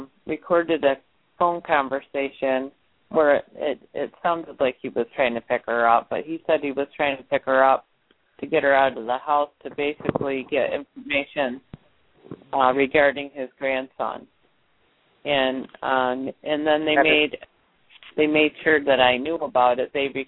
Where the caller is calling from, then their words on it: New York, United States; I'm calling from New York.